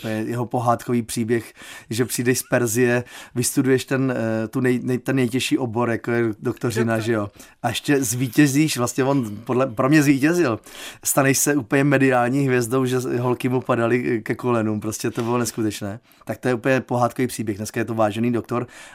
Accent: Velká Bíteš, Vysočina Region, Czechia; born there; ve Velké Bíteši, mém rodišti na náměstí

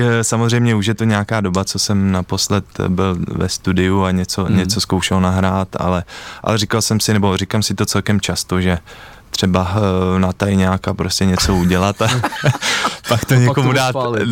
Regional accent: Strakonice, South Bohemian Region, Czechia; Takže já jsem ze Strakonic, jsem strakonický dudák, no.

